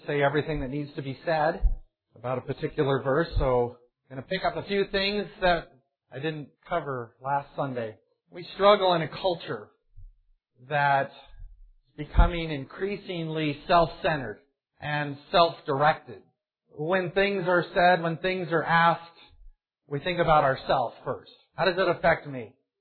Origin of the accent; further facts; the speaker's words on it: United States; I'm an American. Things go well.